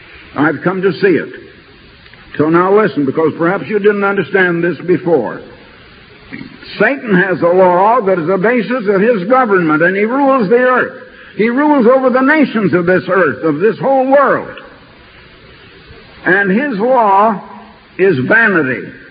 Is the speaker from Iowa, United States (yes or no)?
yes; Iowa, United States; now in Oregon, United States; it was like the song that was so popular when we came out to Oregon from Iowa back in 1924.